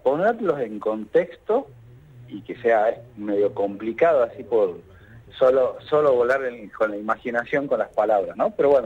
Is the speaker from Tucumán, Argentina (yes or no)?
yes; Tucumán, Argentina; Yo soy de Tucumán, soy oriundo de Tucumán, así que ahora estoy acá en mi querida provincia natal, ¿no?